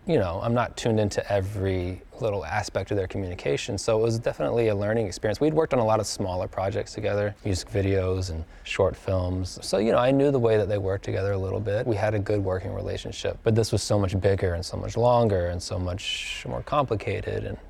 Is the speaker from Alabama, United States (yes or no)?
yes; Alabama, United States; and Daniel's from Alabama and I'm from Alabama, so we had that in common.